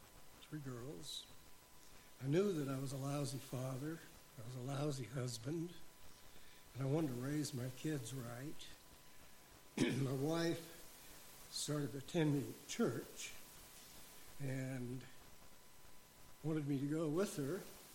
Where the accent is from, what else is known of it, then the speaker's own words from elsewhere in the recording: Custer, United States; Well, I grew up here in Custer